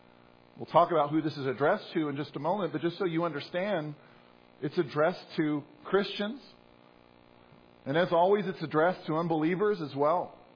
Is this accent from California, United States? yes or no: yes; San Diego, California, United States; I grew up in San Diego, just past the border, went back and forth many times.